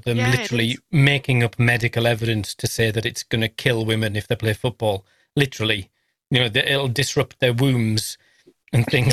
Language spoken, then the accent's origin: English; England, United Kingdom; I'm English and I'm proud.